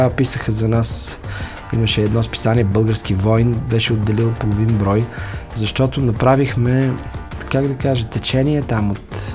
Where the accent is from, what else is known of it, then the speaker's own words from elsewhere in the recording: Sofia, Sofia City, Bulgaria; Живял съм и съм роден в Горна Баня, в София, един квартал на София, който се характеризира с къщи, градини, дворове, тихи улици.